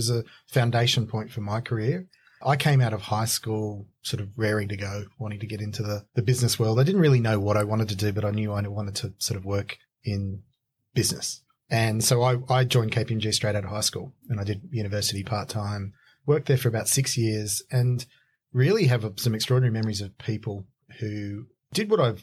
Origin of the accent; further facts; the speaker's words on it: Wollongong, New South Wales, Australia; I'm from Wollongong. So it was a ticket out of Wollongong